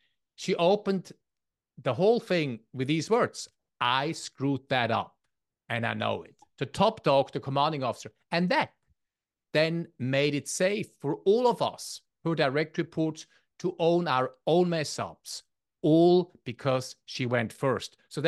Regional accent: Switzerland; English is a second language; I am from Switzerland and I have an accent indeed.

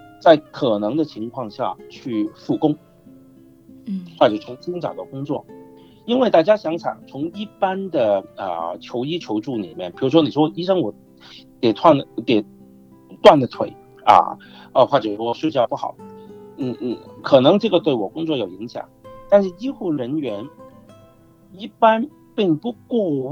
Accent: China; now in Australia; 比如说我们中国人我们会觉得这个我觉得领导对我不公道

